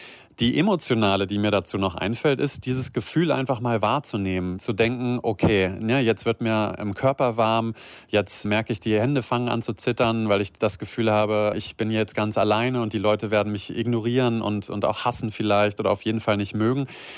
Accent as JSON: {"language": "German", "region": "Lower Saxony", "country": "Germany", "lives_now": "Rhineland, Germany", "said": "Ich lebe zwar hier, aber ich komme aus Niedersachsen, hier aus der Ecke von Göttingen."}